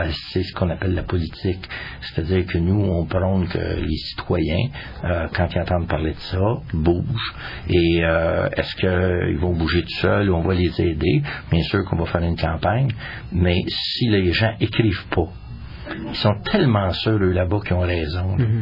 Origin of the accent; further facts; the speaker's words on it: Canada; il est chez nous, au Canada, sur le continent, à même hauteur, la même température